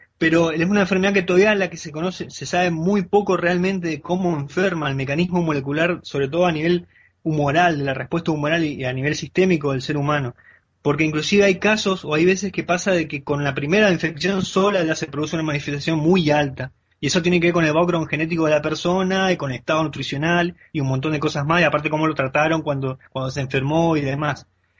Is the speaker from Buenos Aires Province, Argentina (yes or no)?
no; Misiones, Argentina; yo soy oriundo de Misiones